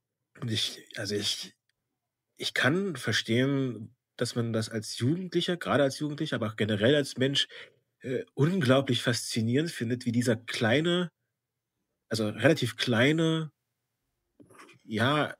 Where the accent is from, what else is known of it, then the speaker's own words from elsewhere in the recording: Central Germany, Germany; Ich komme ja aus Mitteldeutschland, wie man ja sagen müsste.